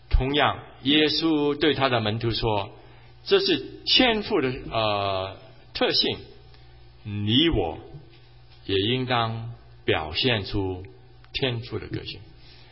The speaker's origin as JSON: {"language": "Chinese", "country": "Hong Kong", "tie": "born or raised there", "said": "我在香港长大啊，香港那个人家的住的很就是很窄"}